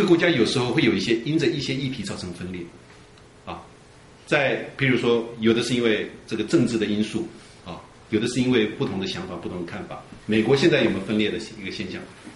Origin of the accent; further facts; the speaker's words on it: China; 我们中国人有内战的经历，美国也有内战的经历啊。